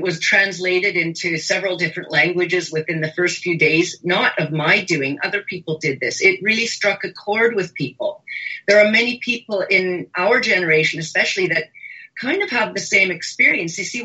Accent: Canada; Here I was, a little German girl of German parents, born and raised in Canada. Okay, but my parents came from Germany. They were immigrants to Canada.

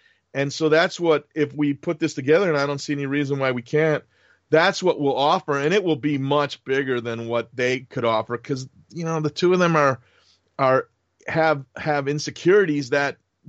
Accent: Wisconsin, United States; Like, I was born and raised in Wisconsin. My whole family's there.

